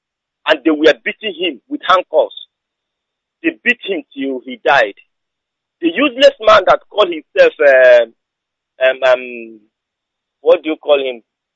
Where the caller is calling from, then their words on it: Aba, Abia, Nigeria; I'm calling from Aba.